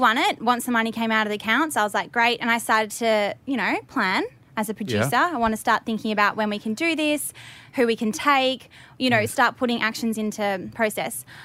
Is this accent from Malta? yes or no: no; Australia; because we're from Australia, will it be okay?